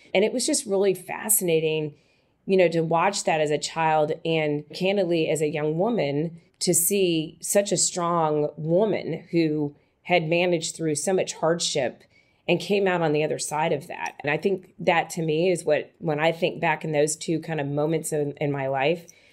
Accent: Miami, Florida, United States; Growing up in Miami, I was still born into a family that was a Southern family. My family was from Kentucky, but we lived in Miami

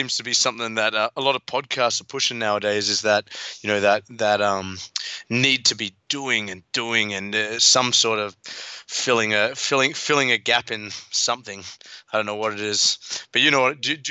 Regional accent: South Africa; born there; So you know, I'm South African as well. I was born in South Africa

